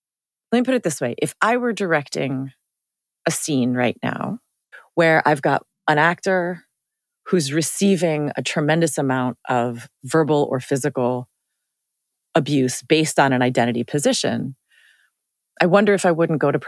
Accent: Chicago, Illinois, United States; born there; so I was born in Chicago. My parents are both born in Chicago.

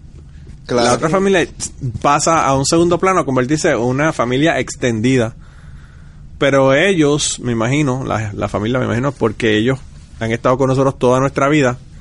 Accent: Puerto Rico; yo creo que es un problema en nuestra idiosincrasia como boricuas

